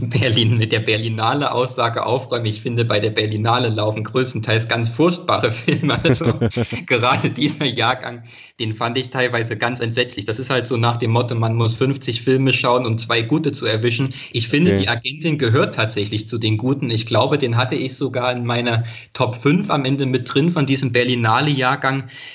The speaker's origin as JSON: {"language": "German", "town": "Leipzig", "region": "Saxony", "country": "Germany", "said": "ich als Leipziger habe mich sehr gefreut"}